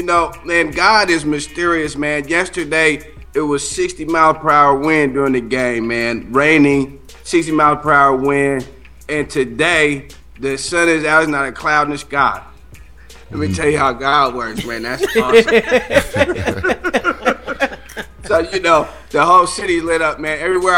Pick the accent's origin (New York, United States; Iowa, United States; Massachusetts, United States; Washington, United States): Washington, United States; Seattle; Oh, yeah, ladies and gentlemen, to your audience, I'm from Seattle, Washington.